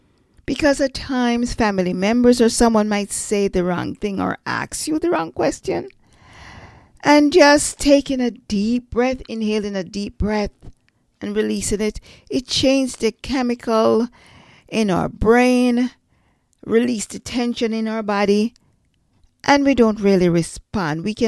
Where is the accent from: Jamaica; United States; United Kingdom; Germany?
Jamaica; I'm from Jamaica, so I usually enjoy the Jamaican black cake.